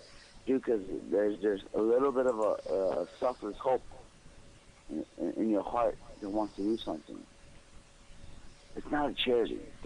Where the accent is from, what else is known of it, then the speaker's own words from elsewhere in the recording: Mexico; also born or lived in Los Angeles; I lived in Mexico. I was born and raised in Mexico. Or I was born in LA, but I was raised in Mexico.